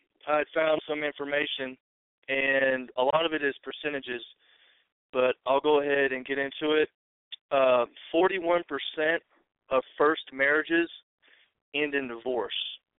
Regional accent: Valley, Alabama, United States; Hey, Frank. … I'm from Valley, Alabama.

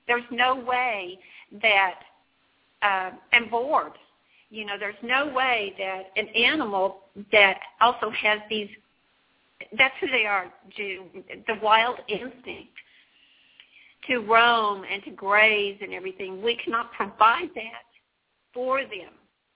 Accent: Oklahoma, United States; because I was raised in Oklahoma. And another, you know, another way of thinking back there.

